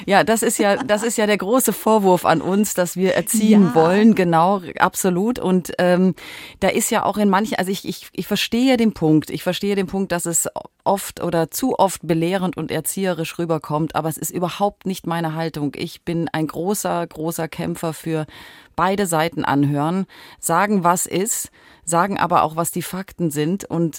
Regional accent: Southern Germany, Germany; Also ich komme aus Süddeutschland ursprünglich.

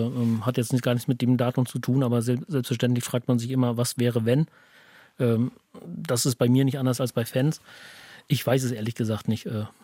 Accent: Teterow, Mecklenburg-Vorpommern, Germany; ich bin gebürtiger Teterower, deswegen kann ich mich fürs Bergringrennen auch begeistern.

